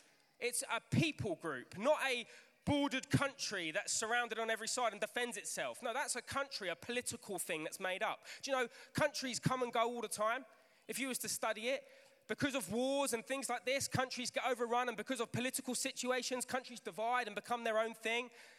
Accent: England, United Kingdom; growing up as a British lad, as an Englishman, some of you will know my story.

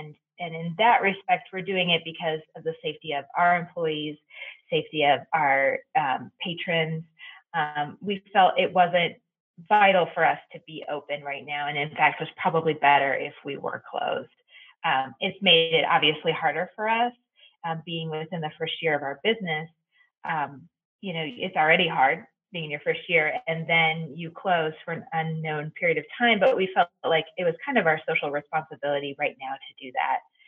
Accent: Chicago, Illinois, United States; I mean, we're from Chicago, really? So a deep dish pizza and an Italian beef are always going to be on top.

